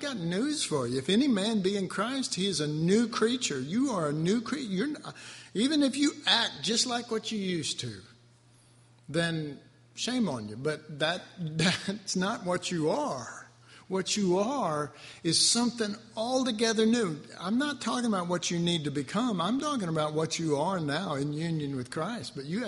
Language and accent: English; Texas, United States; I'm from Texas, and my version of a lasso service is at least two different things